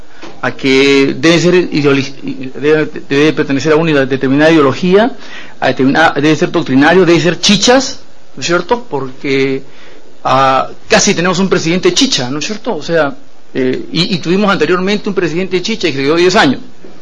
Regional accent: Trujillo, La Libertad, Peru; Es algo que estoy tratando en Trujillo, soy trujillano, de ver cómo se cambia esa mentalidad.

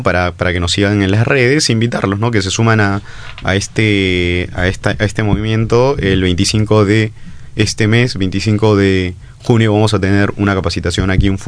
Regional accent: Peru; Cuando yo me voy a la India y les digo, vengo de Perú, dicen, ¿dónde queda Perú?

